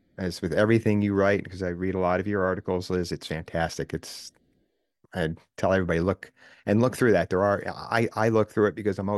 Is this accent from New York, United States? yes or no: yes; New York, United States; As a kid, I was a walker. And I grew up outside in New York City. I walked everywhere.